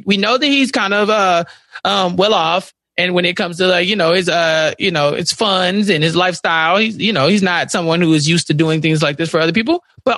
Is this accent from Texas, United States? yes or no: yes; Texas, United States; I don't know. I'm from Texas. I've been to L.A. like twice.